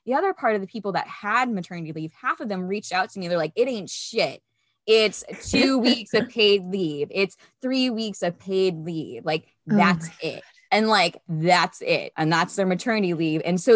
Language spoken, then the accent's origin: English; United States; You should be embarrassed as an American that we have less than Japan and China